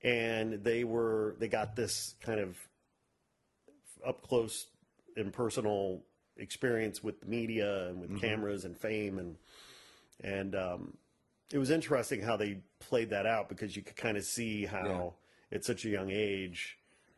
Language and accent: English; Chicago, Illinois, United States; And I grew up in and around Chicago, so I'm very familiar